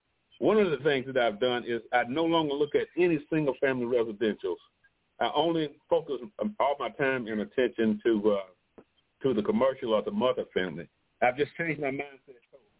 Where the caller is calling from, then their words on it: Atlanta, Georgia, United States; I'm calling from Atlanta, Georgia suburbs.